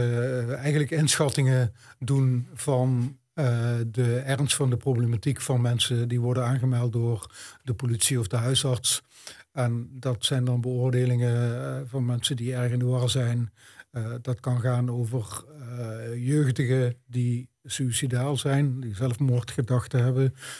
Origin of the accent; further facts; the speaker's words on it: Limburg, Netherlands; born there; now in Venlo, Netherlands; Nee, ik ben geboren in Zuid-Limburg.